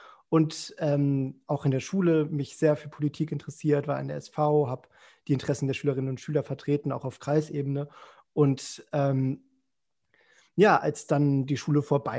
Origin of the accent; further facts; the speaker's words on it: Hesse, Germany; Ich bin gebürtig aus Hessen, aber in Niedersachsen habe ich sozusagen meine politische Heimat gefunden